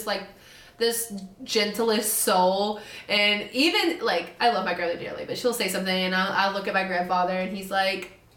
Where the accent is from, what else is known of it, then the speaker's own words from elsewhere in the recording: the South, United States; maybe this is just because we're from the South, it's conditioned of like, well, let's work it out.